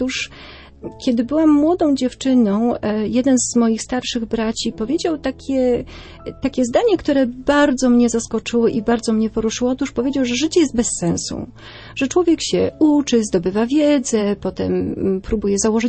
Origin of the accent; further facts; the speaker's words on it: West Pomeranian Voivodeship, Poland; Ja pochodzę z Nadmorza, z województwa szczecińskiego, wtedy jeszcze.